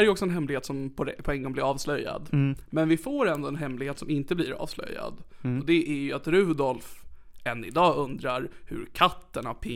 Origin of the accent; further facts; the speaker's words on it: Sigtuna, Stockholm County, Sweden; jag kommer ju från Sigtuna, det är en rik stad. Så det är en väldigt höger stad